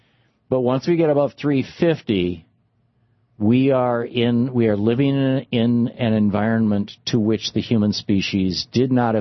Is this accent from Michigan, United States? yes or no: yes; Michigan, United States; When I was a kid growing up in Michigan, I've seen tornadoes off in the distance.